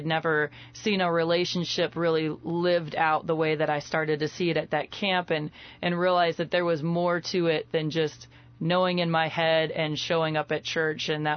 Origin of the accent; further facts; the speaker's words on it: Champaign, Illinois, United States; I was born and raised in Champaign, and sports were a huge part of my life.